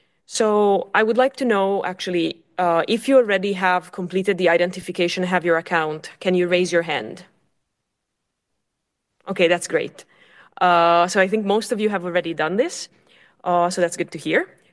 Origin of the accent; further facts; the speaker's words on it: Ukraine; English is a second language; We have spoken with my colleague also from Ukraine. I'm from Ukraine